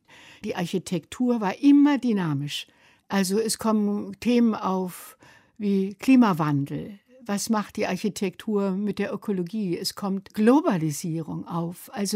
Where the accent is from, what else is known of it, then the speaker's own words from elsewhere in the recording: Germany; Also ich kam, dass es nicht einfach war als Deutsche in den Niederlanden, war zu dieser Zeit immer noch klar.